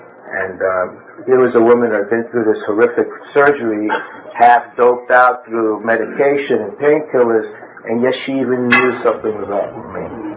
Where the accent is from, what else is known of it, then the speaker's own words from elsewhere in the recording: New York, United States; I grew up in Brooklyn.